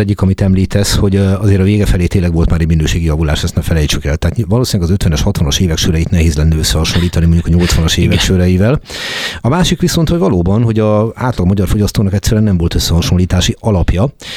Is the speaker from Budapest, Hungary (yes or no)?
yes; Budapest, Hungary; born or raised there